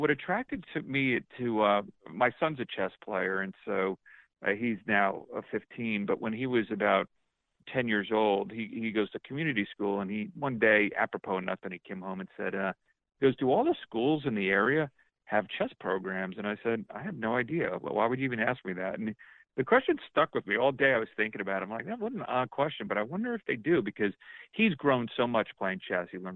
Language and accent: English; East Coast, United States; now in St. Louis, United States; And I think most of the people that I grew up with on the East Coast don't know much about the Midwest or St. Louis, and they're learning it from me.